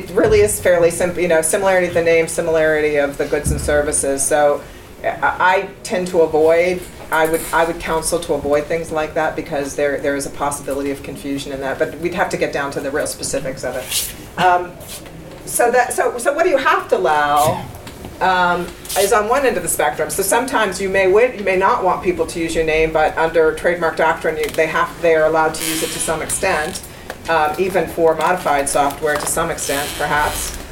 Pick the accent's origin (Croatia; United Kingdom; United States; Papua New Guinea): United States; Sorry, I'm an American, that's the way I think of it.